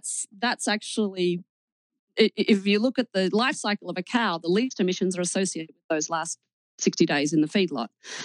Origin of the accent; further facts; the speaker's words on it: Australia; I was raised in Australia, and so I only ever knew that cows ate grass.